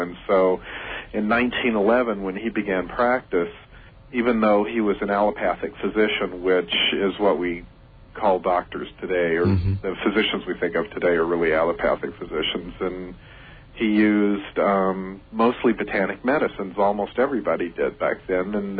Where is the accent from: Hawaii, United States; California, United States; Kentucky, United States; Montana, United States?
Kentucky, United States; Louisville; Yeah, I grew up in Louisville, Kentucky, which is, I've gone back there, I can't even believe my DNA even stopped off there for a little bit, you know, it's like I don't fit there at all, but it was still the Ohio River Valley